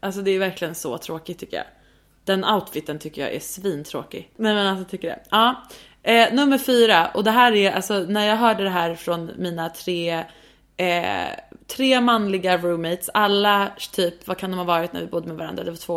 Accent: Stockholm, Stockholm County, Sweden; han visste ju att jag var från Stockholm

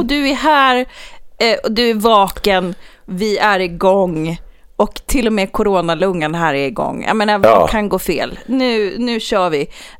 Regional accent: Stockholm, Stockholm County, Sweden; Jag kan känna mig lite frustrerad där va, som stockholmare

